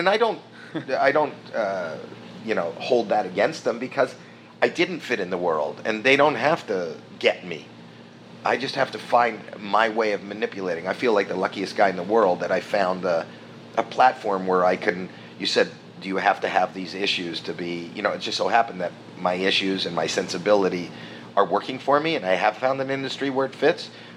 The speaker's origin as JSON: {"language": "English", "region": "Northeast", "country": "United States", "said": "we're from the Northeast and there's just more per capita, more people."}